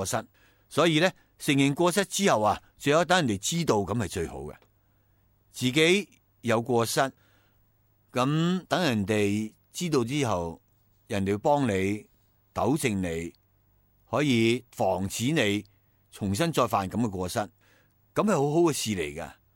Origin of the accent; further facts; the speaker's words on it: China; 其实我哋中国人啊，喺古代我哋圣人咧，亦经常讲过不贰过